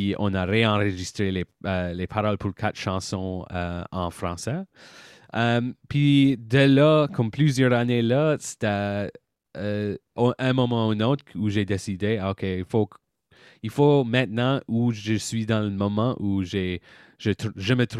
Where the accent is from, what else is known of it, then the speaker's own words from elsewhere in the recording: Nova Scotia, Canada; moved away as an adult; now in Halifax, Canada; par chez nous, je pense, dans la région de Paramba, on a grandi avec une sens de gênement par rapport à notre accent puis la façon qu'on parle.